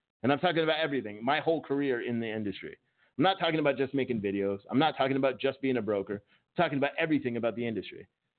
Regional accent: New Hampshire, United States; I'm from New Hampshire originally, not from there, but I lived up there previously. So I'm used to the cold you guys have.

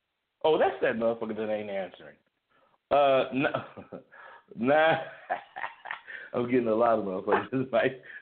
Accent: California, United States; My hometown, Solano

